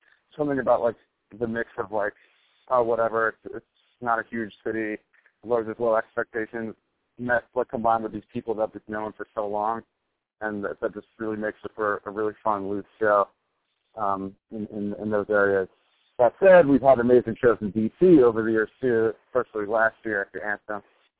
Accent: New Orleans, Louisiana, United States; talking about how we're from New Orleans

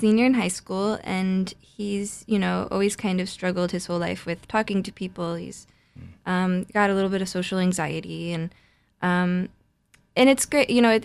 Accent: New Jersey, United States; I grew up in New Jersey, so I kind of grew up going to see a lot of theater and on Broadway.

